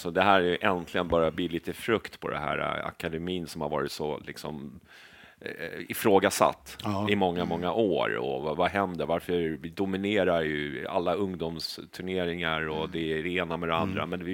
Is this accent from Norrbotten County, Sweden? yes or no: no; Stockholm, Stockholm County, Sweden; Och säger, jag är från Stockholm.